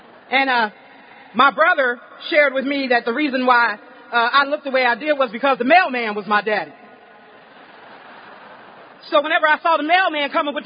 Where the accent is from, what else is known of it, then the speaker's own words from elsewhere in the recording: Greenville, South Carolina, United States; I'm from Greenville, South Carolina.